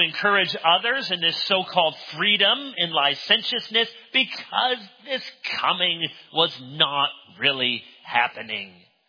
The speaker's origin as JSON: {"language": "English", "region": "Michigan", "country": "United States", "tie": "born or raised there", "said": "at least as I remember it as a kid growing up in Michigan, there was usually snow on the ground"}